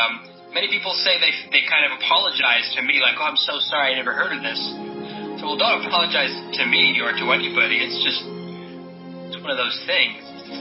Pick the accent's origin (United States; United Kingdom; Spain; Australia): Spain; I grew up in Spain.